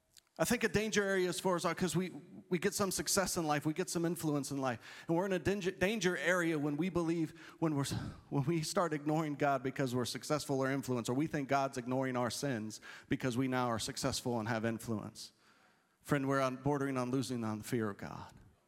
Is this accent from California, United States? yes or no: no; Florida, United States; I grew up in Florida and we're wearing these things, and it's just a sweat box.